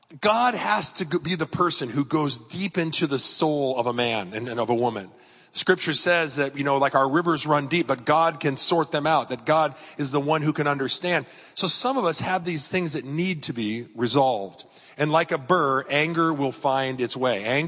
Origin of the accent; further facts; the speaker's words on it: La Mesa, California, United States; When I was a kid, I grew up on Mount Helix, not too far away in La Mesa. I was a La Mesa kid, like Pastor Jim.